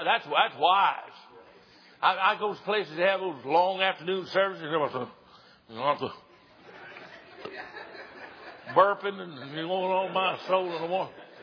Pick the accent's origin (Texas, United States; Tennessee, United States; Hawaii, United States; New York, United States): Tennessee, United States; I was born and reared in East Tennessee